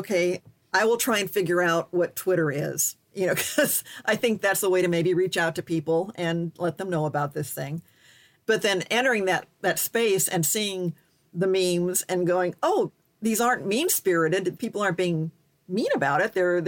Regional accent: Wisconsin, United States; born there; I was born in Wisconsin.

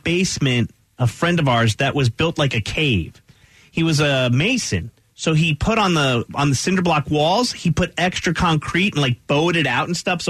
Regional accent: Pennsylvania, United States; also born or lived in New Jersey; up north, Roy, where Loren and I grew up in Pennsylvania and in the New Jersey area, we grew up with something called a basement.

